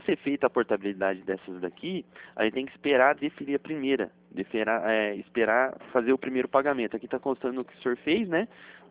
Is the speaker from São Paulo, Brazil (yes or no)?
no; Curitiba, Paraná, Brazil; eu sou de Curitiba mesmo.